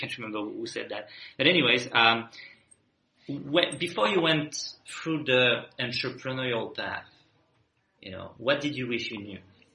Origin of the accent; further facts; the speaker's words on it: France; English is a second language; I grew up in France